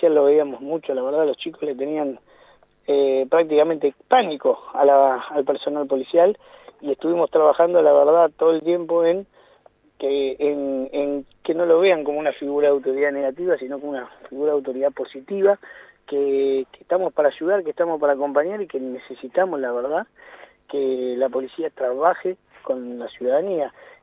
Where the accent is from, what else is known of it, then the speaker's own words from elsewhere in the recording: La Plata, Buenos Aires Province, Argentina; soy platense y conozco mucho.